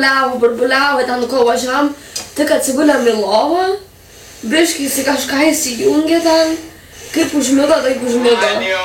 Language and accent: Lithuanian; Kaunas, Kaunas County, Lithuania; Nes aš esu kaunietė